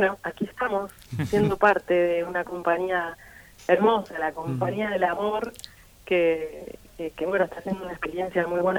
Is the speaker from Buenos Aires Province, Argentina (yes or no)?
yes; Pergamino, Buenos Aires Province, Argentina; Vos sabés que yo me crié en Pergamino, ¿viste?